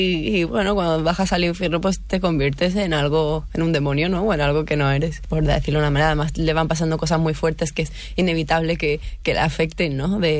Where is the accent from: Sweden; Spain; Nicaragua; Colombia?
Sweden; accent: Swedish; Spanish is a second language; yo tengo acento sueco hablando en inglés